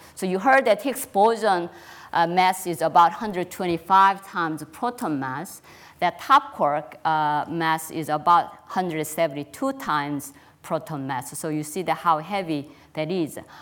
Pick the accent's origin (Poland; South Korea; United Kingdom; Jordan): South Korea; moved away as an adult; also born or lived in Seoul; now in United States; I was born in South Korea in a small village with four sisters and one brother, so big family. But anyhow, I grew up at countryside and went to high school and bigger city